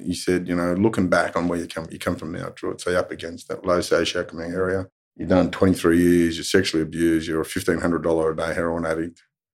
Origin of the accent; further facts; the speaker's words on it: Mount Druitt, New South Wales, Australia; I grew up in Mount Druitt. It's not the end of the earth, but you can see it from there. My parents are English immigrants from Liverpool, England, came out in 65